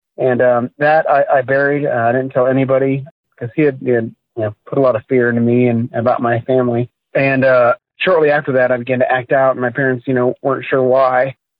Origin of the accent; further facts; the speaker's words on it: San Diego, California, United States; born there; also born or lived in moved frequently (military family); I was born in San Diego, and we didn't stop until my senior year in high school.